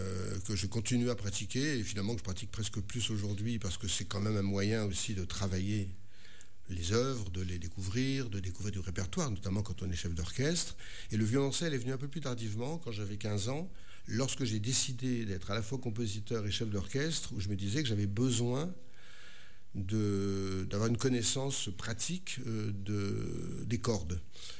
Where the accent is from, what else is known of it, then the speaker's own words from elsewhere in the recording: Calais, Hauts-de-France, France; avant, je suis calaisien, je suis donc du Nord.